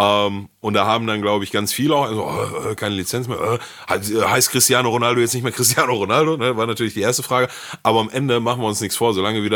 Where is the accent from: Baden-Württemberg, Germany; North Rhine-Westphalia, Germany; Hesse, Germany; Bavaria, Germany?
North Rhine-Westphalia, Germany; wie man so schön bei uns im Ruhrgebiet sagt.